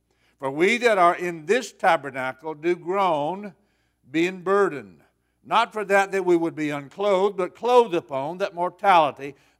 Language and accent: English; the South, United States; accent: southern; I have the accent.